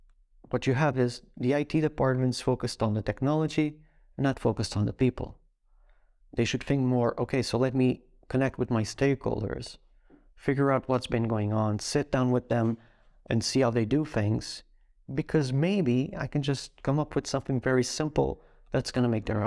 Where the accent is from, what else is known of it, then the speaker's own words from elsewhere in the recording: Portugal; I noticed in other situations a bit of resistance when I show up as, I'm from Portugal.